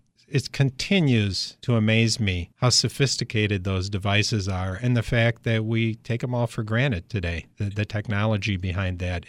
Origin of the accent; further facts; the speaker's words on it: Redondo Beach, California, United States; now in Rochester, United States; I grew up in Redondo Beach, California.